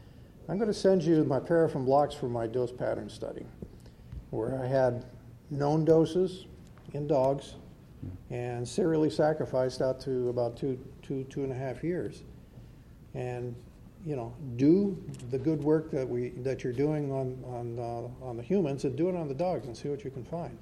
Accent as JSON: {"language": "English", "region": "New Hampshire", "country": "United States", "said": "I come from New Hampshire. Sometimes I say data."}